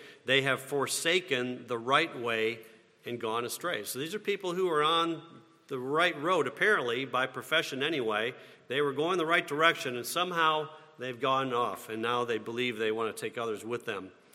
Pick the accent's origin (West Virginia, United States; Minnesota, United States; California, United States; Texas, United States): Texas, United States; Dallas; you may not realize that I'm a naturalized Texan. I grew up in Dallas from 12 to 27, so I think I can own that.